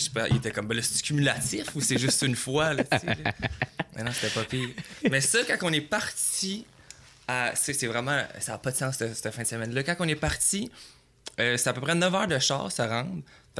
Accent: Trois-Rivières, Quebec, Canada; now in Montreal, Canada; Ouais, je viens de Trois-Rivières, puis je suis déménagé à Montréal pour aller étudier en design de mode à Marie-Victorin.

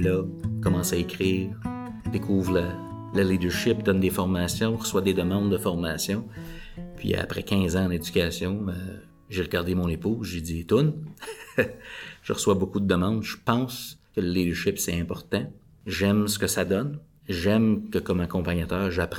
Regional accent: Hawkesbury, Ontario, Canada; now in L'Orignal, Canada; Fait que j'ai grandi dans l'Est ontarien à Hawkesbury. Maintenant, j'habite à Laurignal.

